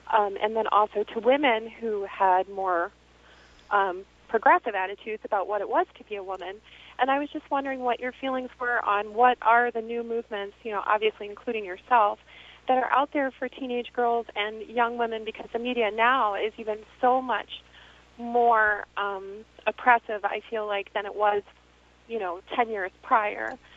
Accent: the South, United States; as a girl growing up in the South

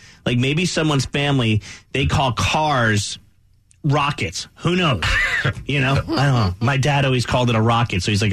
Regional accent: New Jersey, United States; Yeah, I grew up in Jersey in the Northeast there, the tri-state area. We call them subs or heroes.

